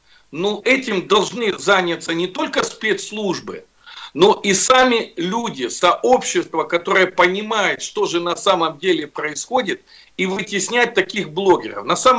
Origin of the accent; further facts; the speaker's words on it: Ukraine; я сам украинец, живу здесь.